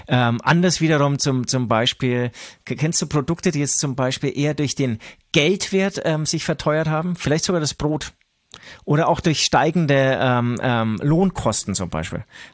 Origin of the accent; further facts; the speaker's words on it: Herzogenaurach, Bavaria, Germany; now in Munich, Germany; ich komme aus Herzogenaurach, das ist natürlich ein kleiner Ort, wo vielleicht auch alles ein bisschen, was heißt vielleicht, mit Sicherheit alles günstiger war als hier in München.